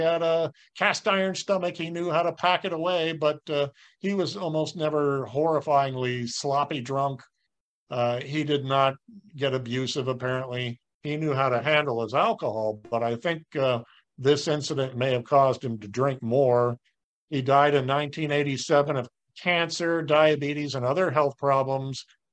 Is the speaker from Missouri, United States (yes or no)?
yes; Cape Girardeau, Missouri, United States; Cape Girardeau, Missouri, 1941, my hometown